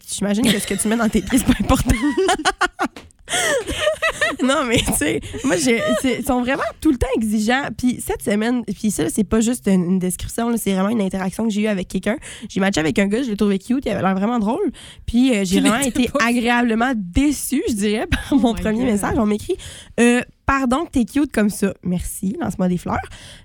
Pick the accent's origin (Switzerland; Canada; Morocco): Canada; Quebec; Je viens du Saguenay.